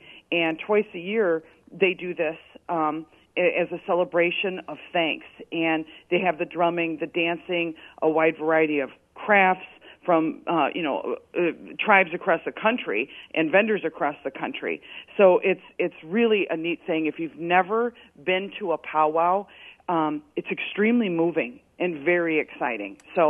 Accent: Wisconsin, United States; because I'm from Rock County and it's in Edgerton.

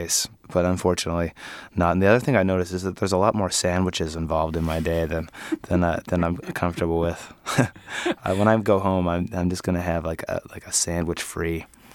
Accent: Idaho, United States; also born or lived in Ohio / Boston; I started playing open mics when I was 22 in the Boston area. I moved out from Idaho to Ohio and then to Boston.

